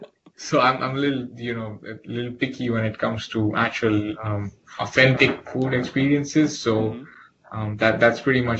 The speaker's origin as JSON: {"language": "English", "town": "Doha", "country": "Qatar", "tie": "born or raised there", "also_born_or_lived": "India", "lives_now": "United States", "said": "Well, I'm from India, but I did grow up in the Middle East. So I spent most of my childhood in Qatar, actually, in Doha. It's a small country."}